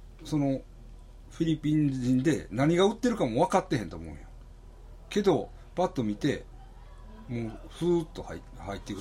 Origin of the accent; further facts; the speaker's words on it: Kyoto, Japan; あとだから京都行ってね、僕の実家にも来ました。僕の実家、正月の1日2日は僕の実家です。